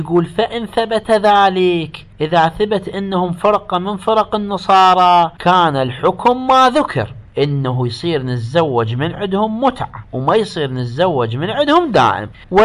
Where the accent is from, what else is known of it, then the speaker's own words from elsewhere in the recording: Iraq; عندنا في العراق